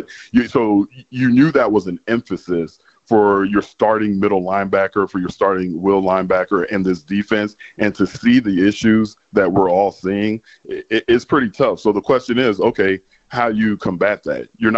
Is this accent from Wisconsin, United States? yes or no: no; San Antonio, Texas, United States; So just make sure they know I'm really from San Antonio, Texas.